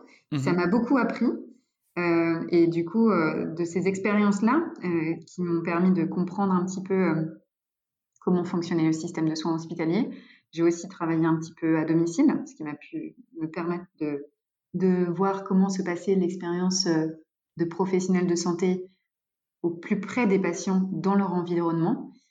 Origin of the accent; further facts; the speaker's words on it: Brittany, France; Moi, je suis bretonne d'origine. J'ai fait mes études en Bretagne